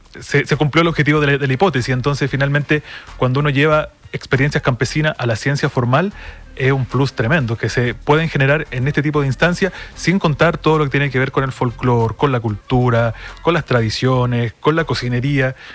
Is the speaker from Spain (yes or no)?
no; Valparaíso, Chile; Yo vengo de la provincia de Petorca, que es una de las 25 zonas más secas del mundo.